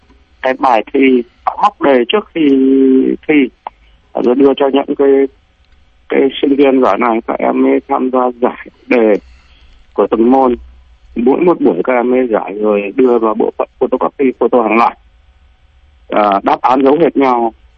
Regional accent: Thuong Tin, Hanoi, Vietnam; năm nay là 57 tuổi rồi. Tôi là quê gốc của tôi ở Hà Tây, thuộc Việt Nam, Thường Tín, Hà Tây, Việt Nam. Bây giờ gọi là Thường Tín, Hà Nội.

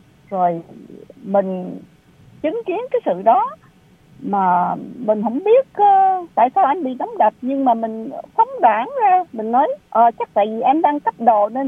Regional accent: Ho Chi Minh City, Vietnam; khi mà mình lớn lên ở Sài Gòn đó, mình ở đường rất là lớn, nhưng mà điều hàng xóm mình quen biết hết.

